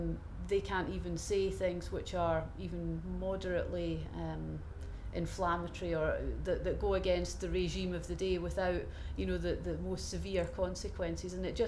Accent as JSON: {"language": "English", "town": "Hereford", "region": "West Midlands", "country": "United Kingdom", "said": "I'm 44 and I'm from Hereford."}